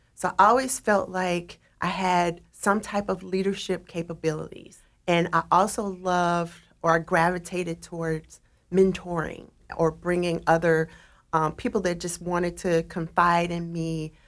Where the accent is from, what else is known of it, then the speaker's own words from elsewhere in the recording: Memphis, Tennessee, United States; also born or lived in New York / Chicago; now in Portland, United States; I'm from Memphis, Tennessee, but I currently live in Portland, Oregon.